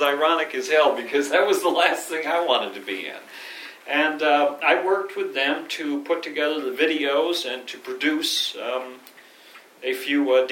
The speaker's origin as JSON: {"language": "English", "region": "Connecticut", "country": "United States", "tie": "born or raised there", "said": "proud to say that this is really my hometown. I was born in this town."}